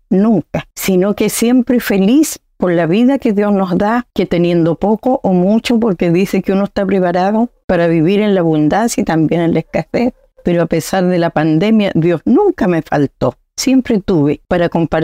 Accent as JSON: {"language": "Spanish", "town": "Fresia", "region": "Los Lagos", "country": "Chile", "tie": "born or raised there", "said": "En aquellos años, en mi pueblo, que era Fresia, mi linda comuna, mi tierra natal"}